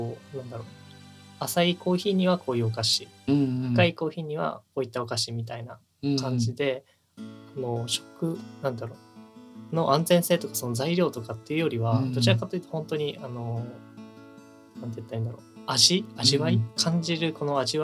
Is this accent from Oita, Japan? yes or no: no; Aichi, Japan; はい、地元が愛知県なのでそちらで活動しようかなと考えております。